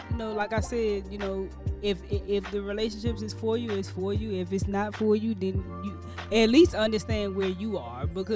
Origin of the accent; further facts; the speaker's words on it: Austin, Texas, United States; I'm fresh from Austin, Texas, man.